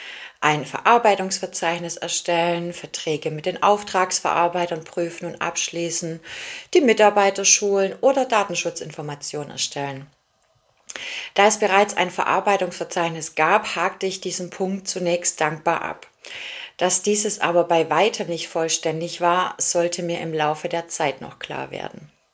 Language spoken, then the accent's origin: German; Ellwangen, Baden-Württemberg, Germany; accent: Swabian; 43 Jahre alt, Wirtschaftsjuristin und wohne aktuell im nordrhein-westfälischen Velbert. Geboren und aufgewachsen bin ich im schwäbischen Ellwang. Sehen Sie es mir also bitte nach, wenn ab und zu noch mein schwäbischer Dialekt durchkommen sollte.